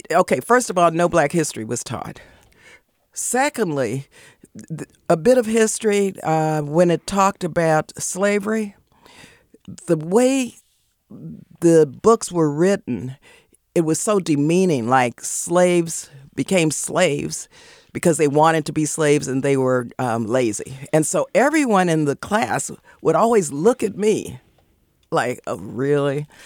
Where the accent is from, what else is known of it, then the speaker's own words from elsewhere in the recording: California, United States; also born or lived in Texas; And that was the primary reason we moved from Texas to Southern California. I wanted to be a cheerleader, so I went to San Fernando Junior High, San Fernando High School.